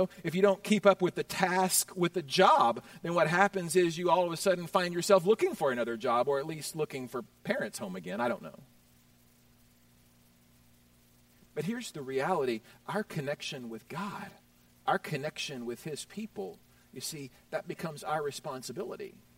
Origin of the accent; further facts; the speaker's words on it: Houston, Texas, United States; I grew up in Houston, Texas.